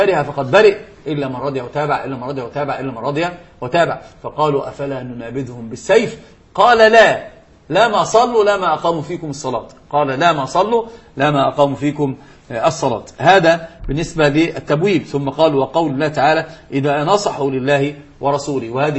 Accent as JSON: {"language": "Arabic", "country": "Egypt", "said": "يعني ده اسمه العوجان عندنا في مصر بيتعوج فبيتعوج."}